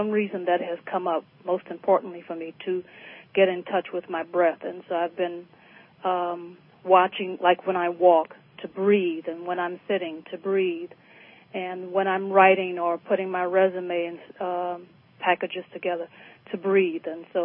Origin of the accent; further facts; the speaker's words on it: New Orleans, Louisiana, United States; I'm from New Orleans, so.